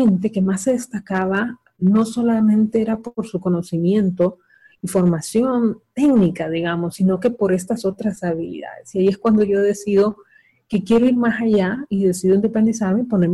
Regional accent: Honduras; en mi país donde yo vivo, que es en Honduras

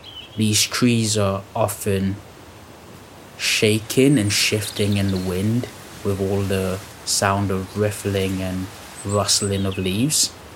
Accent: London, United Kingdom; also born or lived in Nigeria; I'm a Nigerian kid, born in Nigeria, and I grew up in London.

